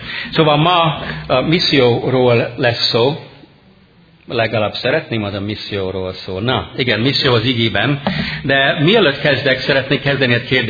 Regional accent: United States; Hungarian is a second language; moved away as an adult; now in Hungary; amerikai vagyok, és 31 éve itt szolgálok és élek, mint misszionárius Magyarországon. Ami azt jelenti, hogy 31 éve küszködök a ti nyelvetekkel.

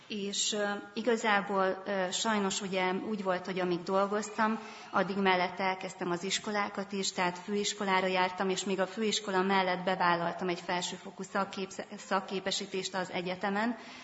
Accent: Miskolc, Borsod-Abaúj-Zemplén, Hungary; born there; now in Szombathely, Hungary; Amit tudni kell rólam az az, hogy én nem vagyok szombathelyi, tehát Miskolcon születtem jó távol innen

